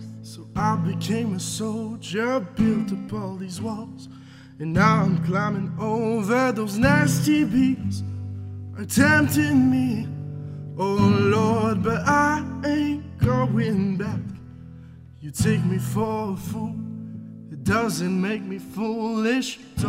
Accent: Alma, Quebec, Canada; Je viens d'Almont, Lac-Saint-Jean.

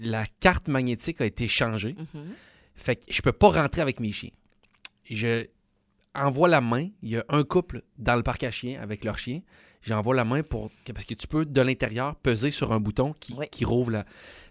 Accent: Quebec, Canada; born there; Tu sais, moi, je suis né au Québec, puis je pense vivre au Québec jusqu'à la fin de mes jours.

